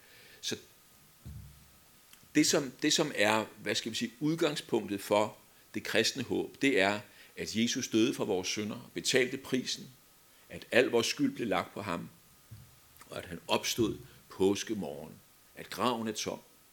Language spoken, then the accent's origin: Danish; Herlev, Capital Region of Denmark, Denmark; Jeg voksede op i Herlev, inde ved København. Og hjemme på vores vej, Dalbugten hedder vejen